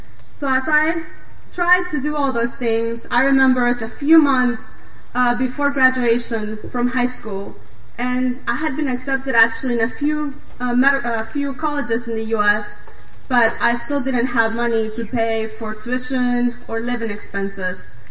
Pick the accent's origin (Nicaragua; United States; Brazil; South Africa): Nicaragua; Managua; English is a second language; I grew up in Managua, Nicaragua. It is the second poorest country in the Western Hemisphere.